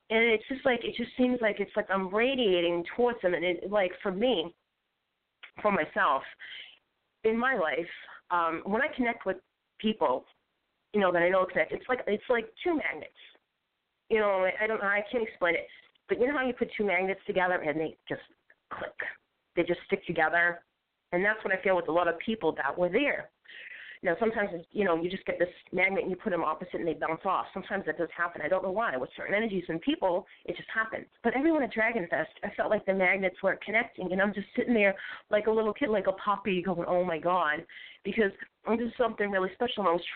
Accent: Boston, Massachusetts, United States; accent: Bostonian; my Bostonian accent, which everybody's like laughing

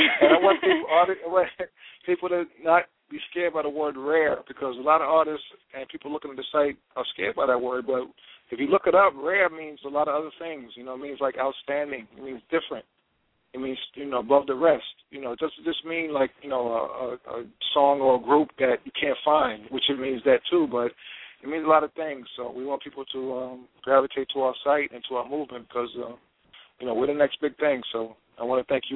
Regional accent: South Jamaica, New York, United States; I grew up in South Jamaica. I can walk a few blocks one way, me and 40 projects, you know, and I can build with, you know, people there. And I could walk a few blocks another way and be in Jamaica States

